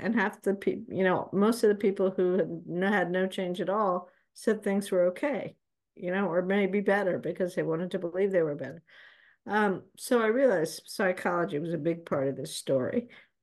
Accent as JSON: {"language": "English", "country": "Peru", "said": "I'm from Peru originally, part Peruvian, part American, part Swiss, a bit of a mess, a good mess."}